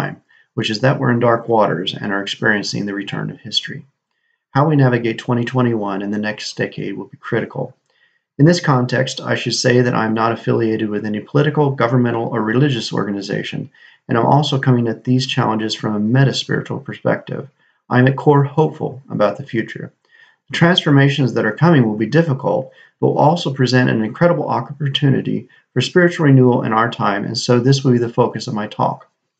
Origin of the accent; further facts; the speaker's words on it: Midwest, United States; also born or lived in Russia / United Kingdom / Netherlands / France; now in East Tennessee, United States; I'm an American. I grew up in the heartland and have spent much of my adult life abroad, which includes living in Russia, the United Kingdom, the Netherlands, and France. For me, the South of France is home, but I currently reside in East Tenn